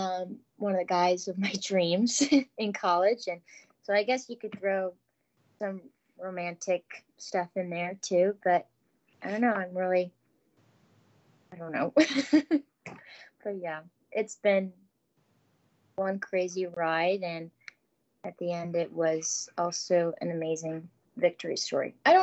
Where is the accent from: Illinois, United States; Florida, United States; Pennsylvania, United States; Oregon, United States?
Illinois, United States; Morton Grove; moving from Chicago, Illinois, and well, I'm from Morning Grove, not Chicago, but, you know, moving away from home and not being able to see my family